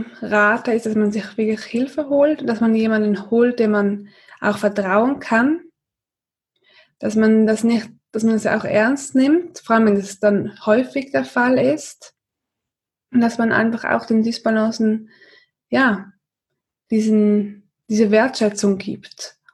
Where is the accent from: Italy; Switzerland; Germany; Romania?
Switzerland; ich bin auch aus der Schweiz